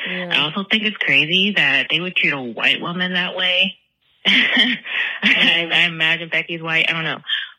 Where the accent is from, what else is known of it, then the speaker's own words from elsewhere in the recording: United States; I just wanted to say, like, for one, I'm from America